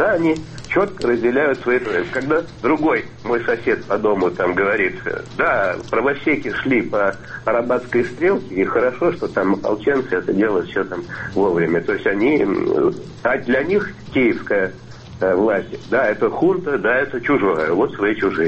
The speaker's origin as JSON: {"language": "Russian", "region": "Moscow", "country": "Russia", "tie": "born or raised there", "said": "Я родился в Москве, я москвич."}